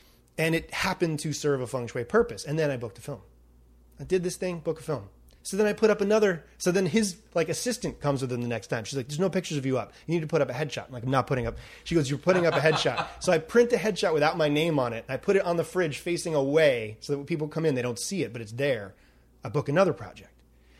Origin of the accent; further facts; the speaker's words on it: New York, United States; But to be honest, I have this skeptical brain. I'm from New York. So I'm open, but I'm skeptical.